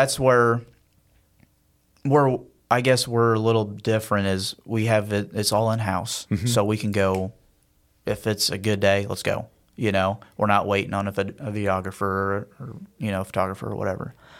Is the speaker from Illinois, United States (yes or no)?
yes; Carmelville, Illinois, United States; born and raised in Carmelville, that's what I know. And that's what I'm, you know, we're Central Illinois.